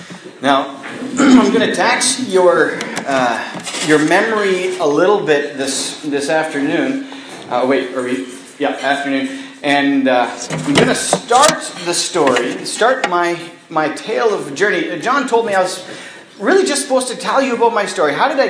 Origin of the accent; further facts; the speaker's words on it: Regina, Saskatchewan, Canada; And I grew up in Regina here.